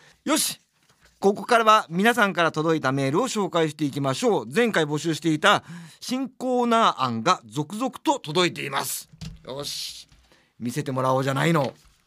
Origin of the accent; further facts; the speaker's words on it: Tokyo, Japan; 東京生まれ東京育ちっていうのはものすごい田舎者なの、実はのんびりしてて。だから俺そういう中で育ってたからすごくおとなしく暮らしてて